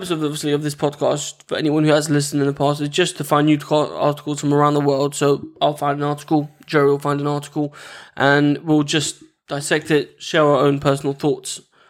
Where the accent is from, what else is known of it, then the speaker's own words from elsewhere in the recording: Kosovo; I'm originally from Kosovo.